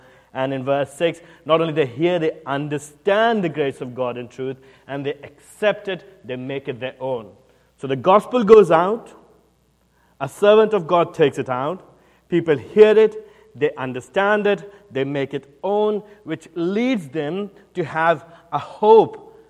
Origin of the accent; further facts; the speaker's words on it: India; I'm from India, I'm Eastern. We don't think laterally, we think more spirally.